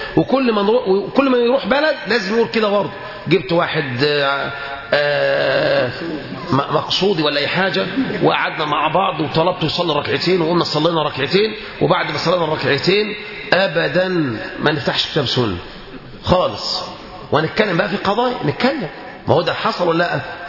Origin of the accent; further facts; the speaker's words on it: Egypt; خصوصا يا أخوان في بلدنا مصر. بلدنا مصر